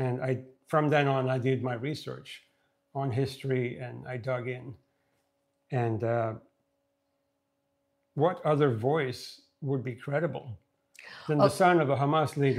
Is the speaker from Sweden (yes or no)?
yes; Sweden; And I grew up in Sweden, which is very pro-Palestinian because we had refugees.